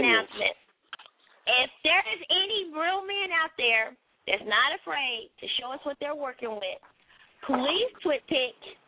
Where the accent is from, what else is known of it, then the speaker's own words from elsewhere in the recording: the South, United States; Of course my shit is official. I'm from the South.